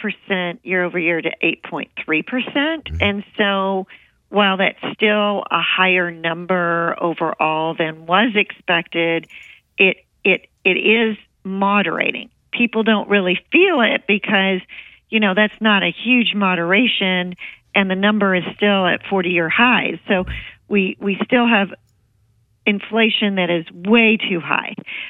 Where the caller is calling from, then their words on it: Dallas, Texas, United States; I am from Big D, Dallas